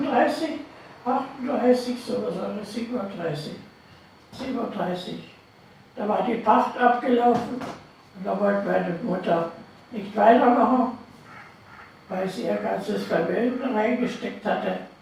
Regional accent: Kamenz, Saxony, Germany; Geboren bin ich in Sachsen, ja, 19.04.1929 in Sachsen. Meine Eltern haben dort ein Rittergut gepachtet von der Stadt Kamenz. Ja, da haben wir gelebt die ersten Jahre. Ich bin auch in die Schule dort eingeschult worden, die Volksschule.

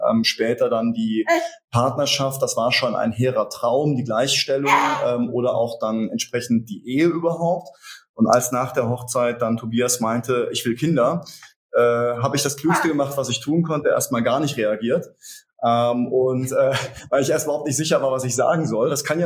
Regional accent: Eifel, Germany; also ich bin in der Eifel groß geworden

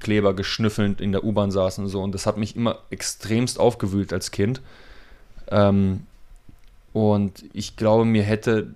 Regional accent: Germany; Ja, ich bin Deutscher.

